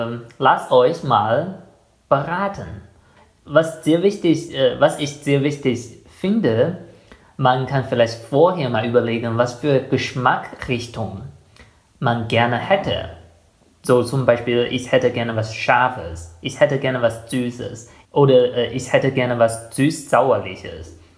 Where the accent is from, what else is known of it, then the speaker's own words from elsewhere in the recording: Germany; Ich finde, als ein Deutscher, der schon sehr viel von der chinesischen Küche kennt